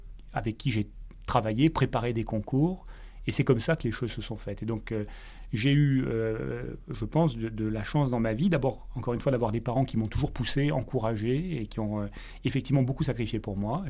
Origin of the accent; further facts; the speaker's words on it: Marseille, Provence-Alpes-Côte d'Azur, France; J'ai sans doute perdu progressivement cet accent.